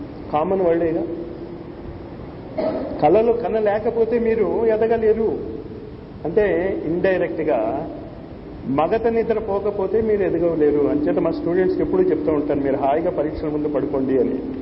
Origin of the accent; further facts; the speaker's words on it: North India, India; Telugu is a second language; చిన్నప్పటి నుంచి నార్త్ ఇండియాలోనే ఉంది, బీఎస్సీ కూడా హిందీ మీడియంలోనే రాశాను, ఇక్కడికి వచ్చాక తెలుగు నేర్చుకున్నాను.